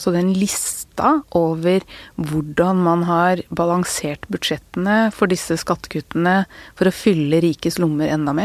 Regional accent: Oslo, Norway; Sånn var det ikke når jeg vokste opp i Groruddalen, det helt riktig.

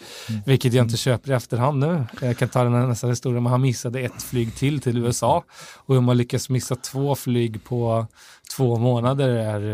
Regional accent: Västra Götaland County, Sweden; några jag kände ifrån Falköping, som också är en grannkommun därifrån Västra Götaland där jag kommer ifrån.

